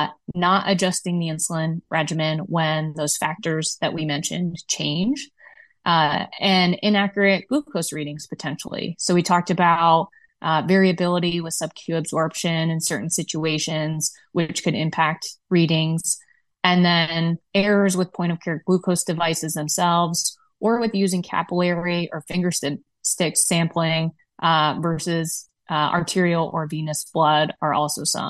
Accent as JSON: {"language": "English", "region": "Midwest", "country": "United States", "said": "but as a Midwesterner, I firmly stand by pop."}